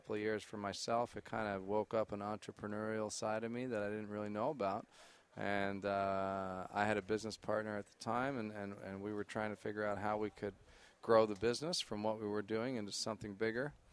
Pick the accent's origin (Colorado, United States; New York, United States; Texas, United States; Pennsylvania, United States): Pennsylvania, United States; Philadelphia; I'm actually from Philadelphia.